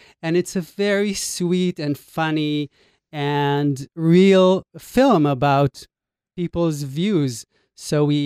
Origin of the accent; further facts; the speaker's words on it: Haifa, Haifa District, Israel; which happens in my hometown in Haifa, Israel.